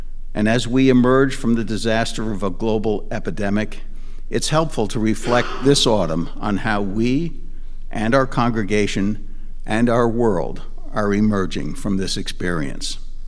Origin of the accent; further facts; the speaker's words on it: New England, United States; also born or lived in Pennsylvania; Growing up in New England and Pennsylvania, autumn was always my favorite season.